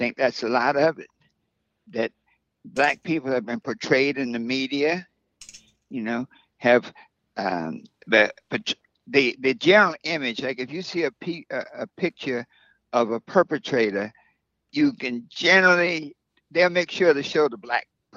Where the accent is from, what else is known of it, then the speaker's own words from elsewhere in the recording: the South, United States; Now, I grew up in the South, and I remember on the corner, a white guy owned a store, grocery store.